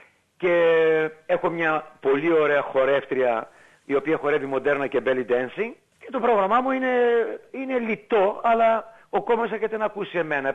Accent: Melbourne, Victoria, Australia; moved away as an adult; now in Sydney, Australia; 18 χρονών ήρθα από τη Μελβούρνη στο Zorba Nightclub

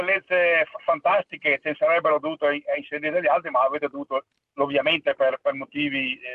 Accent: Padova, Veneto, Italy; Io sono di Padova, quindi le due bellezze venete non si toccano.

